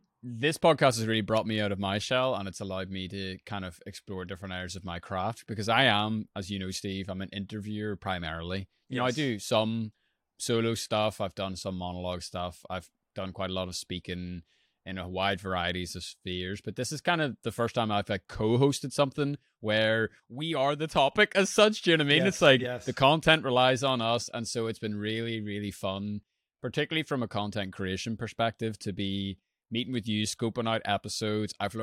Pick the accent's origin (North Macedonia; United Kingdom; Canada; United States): United Kingdom; Belfast, Northern Ireland; I'm a writer. I'm a podcaster from Belfast, Northern Ireland.